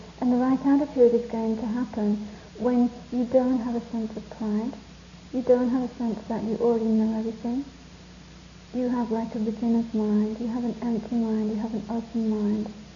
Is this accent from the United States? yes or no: no; England, United Kingdom; born there; I was born in England